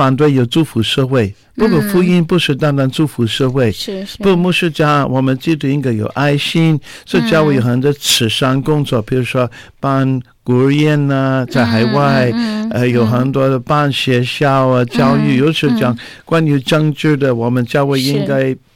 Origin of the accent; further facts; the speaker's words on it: California, United States; Chinese is a second language; 这个州南部，我是南部人、